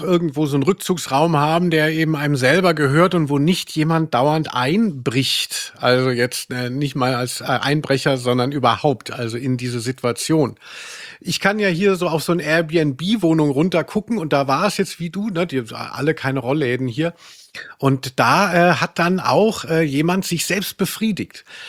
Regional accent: Maintal, Hesse, Germany; gibt es zwischen da, wo ich herkomme, Maintal-Hochstadt und Hohe Tanne, da ist so ein Waldstück.

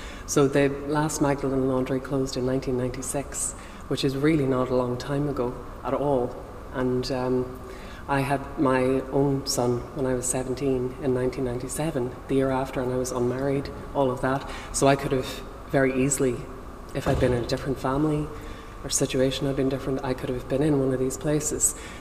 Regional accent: Ireland; I think coming from being Irish and coming from that background, having lived a lot of my life in rural Ireland, it's kind of inescapable.

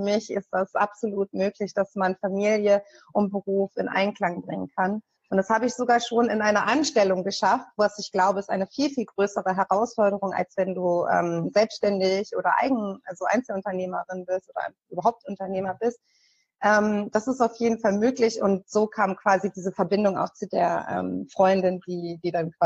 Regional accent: Hanover, Lower Saxony, Germany; ich komme zwar aus Hannover und habe auch viele Jahre in Hannover gelebt, aber als ich dann mit den Kindern, also als die Große in die Schule ging, bin ich extra aufs Land gezogen

